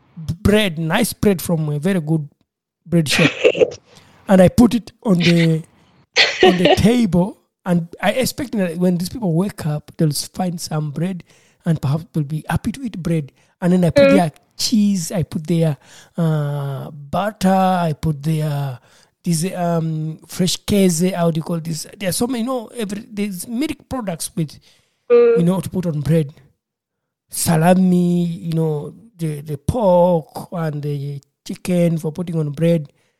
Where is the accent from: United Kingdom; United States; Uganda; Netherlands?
Uganda; I'm from Uganda, just like my friend who visited me.